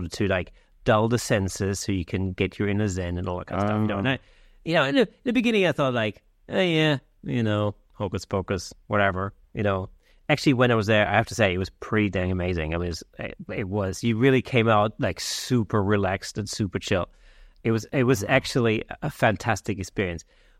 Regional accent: Germany; So I remember, I grew up in Germany

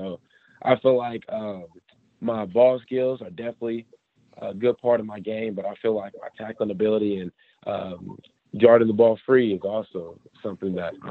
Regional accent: Lexington, Kentucky, United States; And growing up in Lexington, you see a lot of things that Kentucky has to offer.

